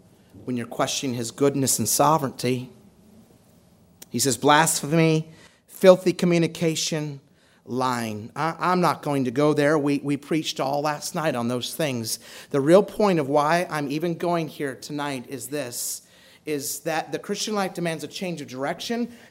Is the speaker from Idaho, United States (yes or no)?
yes; Twin Falls, Idaho, United States; So I'm growing up in Twin Falls, Idaho.